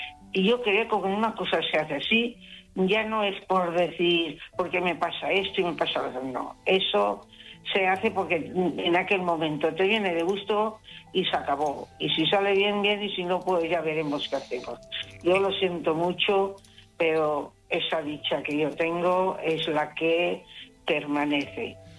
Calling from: Barcelona, Catalonia, Spain; Soy de Barcelona.

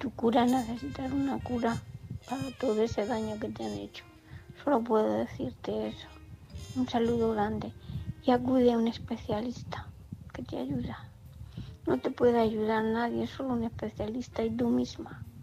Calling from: Murcia, Region of Murcia, Spain; de Murcia.

